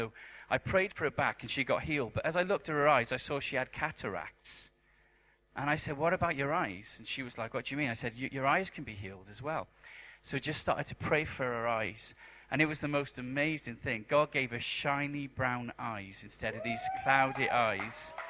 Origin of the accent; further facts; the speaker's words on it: Wales, United Kingdom; accent: Welsh; Are you guys understanding my accent, or is it really difficult? Eventually, your brain will like reconfigure to Welsh somehow.